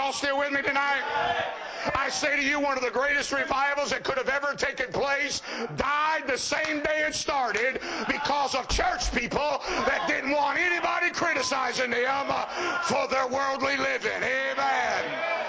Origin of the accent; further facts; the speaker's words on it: Mississippi, United States; My wife's from Ohio and I'm from Mississippi.